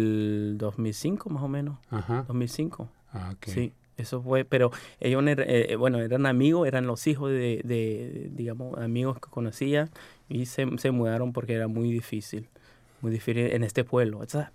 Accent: Montreal, Quebec, Canada; estaba en Montreal. O sea, me crecí en Montreal, a donde había mucho inmigrante.

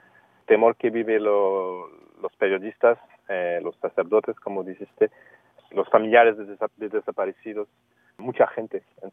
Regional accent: Canada; Y no soy mexicano, soy canadiense.

